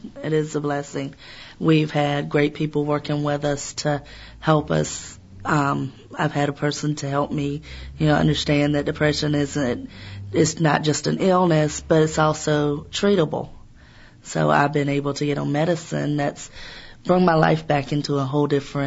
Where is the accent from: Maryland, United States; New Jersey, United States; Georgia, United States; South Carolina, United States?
South Carolina, United States; now in Charlottesville, United States; I'm actually from South Carolina.